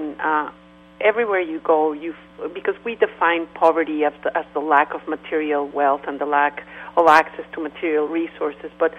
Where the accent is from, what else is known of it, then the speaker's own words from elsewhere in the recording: Mexico; You know, I grew up in Mexico, and Mexico's a really wonderful country